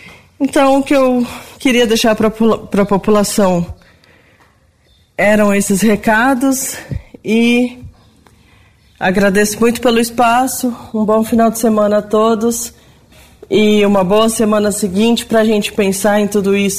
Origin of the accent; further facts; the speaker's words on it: Brazil; Porque eu acho que essa era a nossa maior qualidade enquanto brasileiro, né?